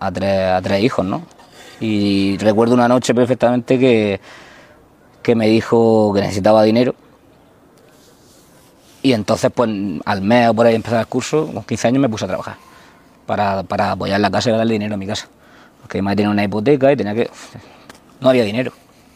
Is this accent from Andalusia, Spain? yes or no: no; Region of Murcia, Spain; yo crecí aquí en Los Barreros, un barrio que cuando yo era pequeño prácticamente habían puesto las calles porque eran hasta de tierra, 10 años antes.